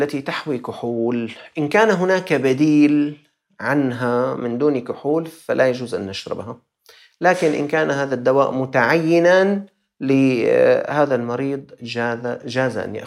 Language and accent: Arabic; Syria; لكن عندنا في سوريا نسأل الله الفرج بسبب هذه الشدة وهذه الحرب